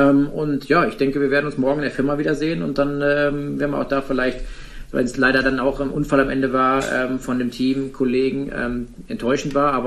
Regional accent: Rhineland-Palatinate, Germany; Und die Nordschleife hat halt einfach seinen besonderen Reiz. Plus, dass meine Heimat ist

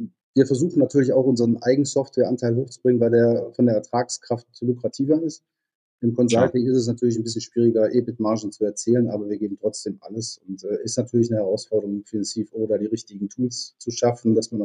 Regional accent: Leverkusen, North Rhine-Westphalia, Germany; gebürtiger Leverkusener, momentan im Hoch

